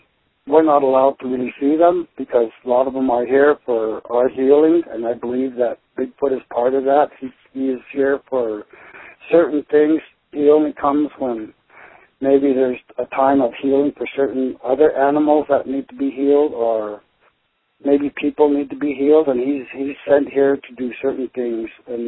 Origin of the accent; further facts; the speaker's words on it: Montana, United States; Well, I'm a Native American. I'm kind of older, in my 50s, and I'm from the Blackfeet Nation here in Montana.